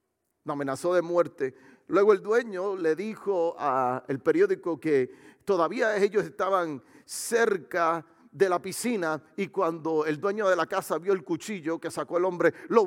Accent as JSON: {"language": "Spanish", "country": "Puerto Rico", "said": "Ahora somos todos los puertorriqueños, somos Team México."}